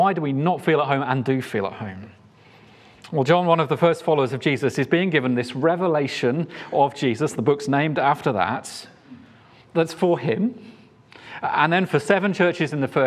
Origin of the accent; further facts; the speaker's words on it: Yorkshire and the Humber, United Kingdom; also born or lived in South of England; I'm a Yorkshireman, not that you can tell from my accent. I lived down south for most of my life before coming back up to this area.